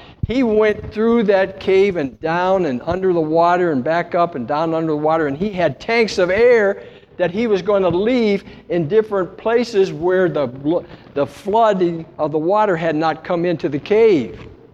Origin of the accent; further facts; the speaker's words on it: West Virginia, United States; born there; I was born in West Virginia, and West Virginia used to have all these coal mines